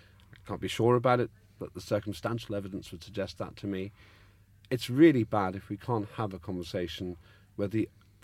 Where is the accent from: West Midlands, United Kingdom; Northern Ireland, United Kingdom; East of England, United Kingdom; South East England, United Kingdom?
Northern Ireland, United Kingdom; Yes, I was brought up in Northern Ireland